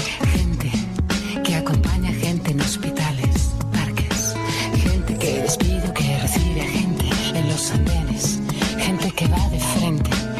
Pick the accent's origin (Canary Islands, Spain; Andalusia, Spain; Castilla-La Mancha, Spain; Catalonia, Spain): Canary Islands, Spain; Tacoronte; Soy de Tacoronte